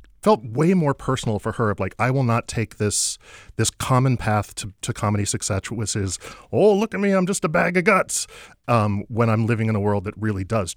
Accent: Tasmania, Australia; oh, I'm the lesbian from Tasmania.

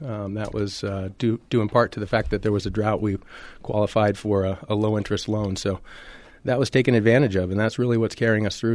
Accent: Maine, United States; Yeah, I came all the way from Maine, actually.

